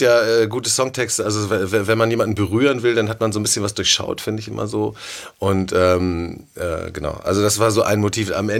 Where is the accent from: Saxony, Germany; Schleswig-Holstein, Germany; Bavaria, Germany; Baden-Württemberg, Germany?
Schleswig-Holstein, Germany; Sylt; now in Hamburg, Germany; ich bin nach Hamburg gekommen, ich bin auf Sylt aufgewachsen und bin nach Hamburg gekommen